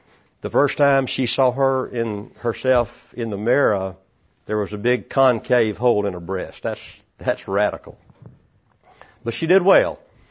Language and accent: English; Texas, United States; born there; I was born down in Central Texas on a cotton farm to very poor parents.